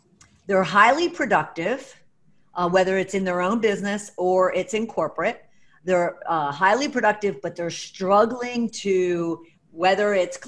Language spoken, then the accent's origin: English; Philadelphia, Pennsylvania, United States; now in Atlanta, United States; I'm from Philly, one of 12 kids with a lot of nieces and nephews running around, but I live in Atlanta, Georgia with my little four-legged friend Coco.